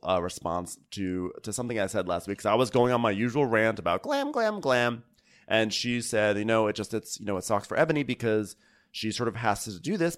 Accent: New York City, New York, United States; I'm from New York City. Oh, I mean, we're all from New York City.

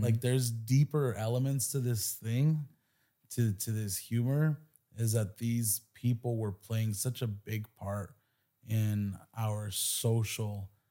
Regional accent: Hanford, California, United States; now in Los Angeles, United States; the skits that I do are really just everything as I saw, as I always saw through my eyes in my life growing up

